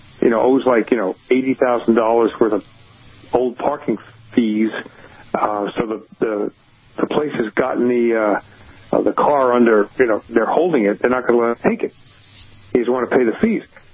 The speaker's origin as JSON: {"language": "English", "region": "New York", "country": "United States", "said": "and he knew I was from New York."}